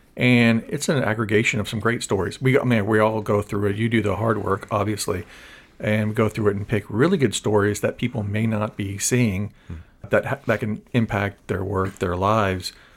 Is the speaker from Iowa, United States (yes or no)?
no; Florida, United States; But before that, I grew up in West Central Florida.